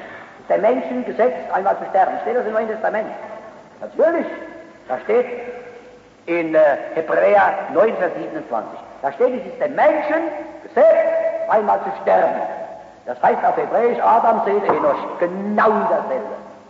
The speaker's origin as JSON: {"language": "German", "region": "Rhine", "country": "Germany", "tie": "born or raised there", "said": "Wir sagen in meiner Heimat am Rhein, sagen wir statt die Kinder, die kennen. Die kennen, heißt die Kinder auf dem Land, die kennen."}